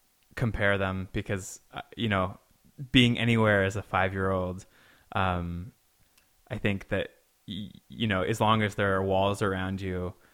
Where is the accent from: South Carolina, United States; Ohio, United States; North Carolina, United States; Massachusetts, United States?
Massachusetts, United States; Boston; born there; I was born in Boston.